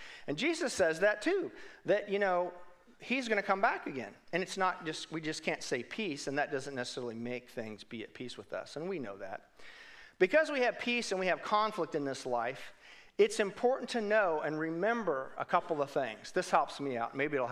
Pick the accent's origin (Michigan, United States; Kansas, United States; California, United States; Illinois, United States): Kansas, United States; Wichita; I'm from Wichita, grew up there. My dad worked there forever.